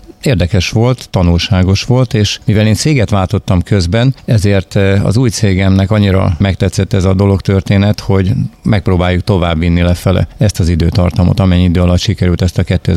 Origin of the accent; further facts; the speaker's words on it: Békéscsaba, Békés, Hungary; now in Eger, Hungary; Egyébként 45 évig Békés Csabán éltem, alföldi gyerek vagyok.